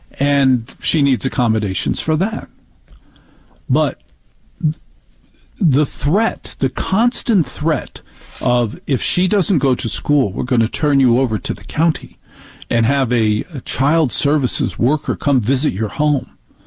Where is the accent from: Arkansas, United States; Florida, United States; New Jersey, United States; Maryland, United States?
New Jersey, United States; Because I know how to talk, and because I'm from Jersey and can get angry, I am afraid of what to do.